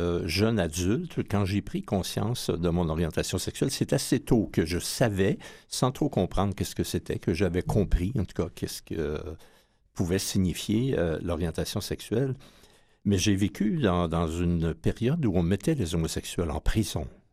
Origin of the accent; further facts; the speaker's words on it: Thetford Mines, Quebec, Canada; Moi, je suis né à Thetford Mines, la ville minière dans les cantons de l'Est, où maintenant on bannit l'amiante, mais je suis né là, j'ai été élevé là.